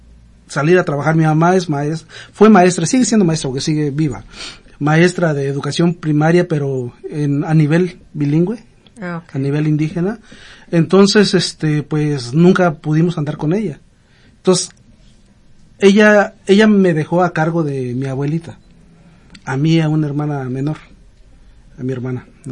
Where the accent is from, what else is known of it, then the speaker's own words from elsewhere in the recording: Huajuapan de León, Oaxaca, Mexico; also born or lived in State of Mexico; originario de Oaxaca. Soy de Oaxaca, exactamente de Huajuapan de León, Oaxaca, México. De allí soy. Y prácticamente pues ahí llegué a vivir, porque yo soy nacido en el Estado de México.